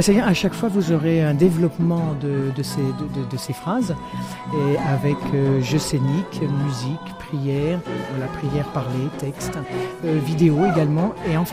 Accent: Chartres, Centre-Val de Loire, France; je viens de la région de Chartres.

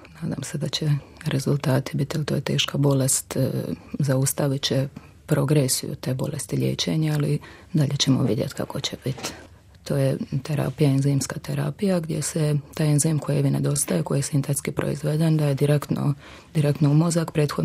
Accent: Šibenik, Šibenik-Knin County, Croatia; mi smo iz Šibenika

